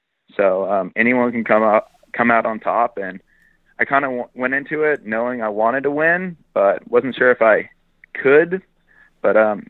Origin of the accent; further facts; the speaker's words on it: California, United States; now in Bellingham, United States; But I'm from the Bay Area, so I'm only an hour away from Johnny.